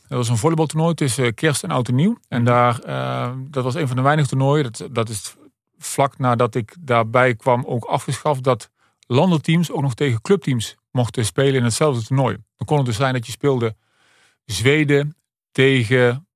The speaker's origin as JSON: {"language": "Dutch", "town": "Oss", "region": "North Brabant", "country": "Netherlands", "said": "Dus ik kom uit Os."}